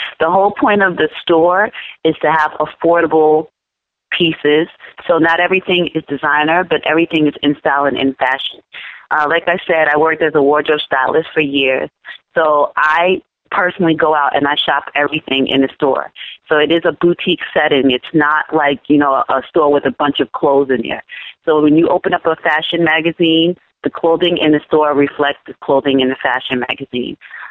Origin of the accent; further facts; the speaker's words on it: New York, United States; now in Montclair, United States; I'm actually a New Yorker transplanted to New Jersey.